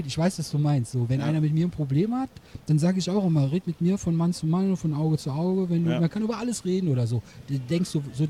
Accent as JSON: {"language": "German", "town": "Düren", "region": "North Rhine-Westphalia", "country": "Germany", "lives_now": "Linnich, Germany", "said": "ich wohne jetzt 8 Jahre, ich komme aus Düren."}